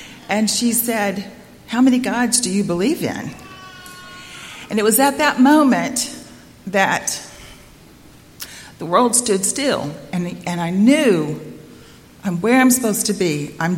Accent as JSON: {"language": "English", "region": "Bible Belt", "country": "United States", "tie": "born or raised there", "said": "I was raised in the Bible Belt. I've been a Christian since I was a little girl."}